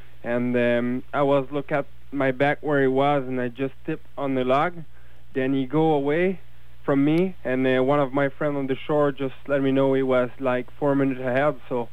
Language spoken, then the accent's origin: English; Quebec, Canada; English is a second language; So sorry for my English. I'm from Quebec, but I hope you understand.